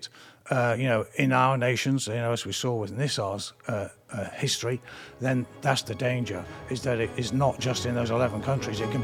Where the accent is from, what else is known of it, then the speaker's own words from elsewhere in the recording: United Kingdom; It's spelt with an S because we're British.